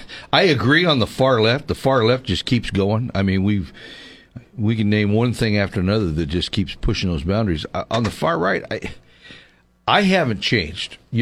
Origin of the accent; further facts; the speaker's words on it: Los Angeles, California, United States; Of course, I grew up in the Southern California, in the Los Angeles area. And I do know my way around down there